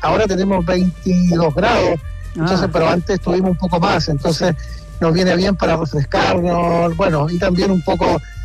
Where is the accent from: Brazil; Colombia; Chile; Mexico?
Chile; Concepción, Biobío; also born or lived in Chillán; now in Spain; De Chillán, de Chillán, oriundo de Concepción, y bueno, siempre muy cercano